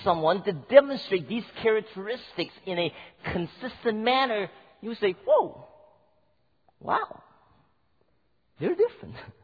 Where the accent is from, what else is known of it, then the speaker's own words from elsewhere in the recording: Oakland, California, United States; You know, I grew up in Oakland, and in our backyard there's a couple of trees.